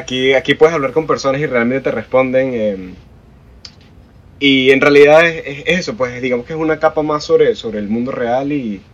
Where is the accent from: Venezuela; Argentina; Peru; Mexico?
Venezuela; Caracas, Capital District; Y me gustaba, Caricuao es una zona popular de Caracas, por los que no saben dónde queda Caricuao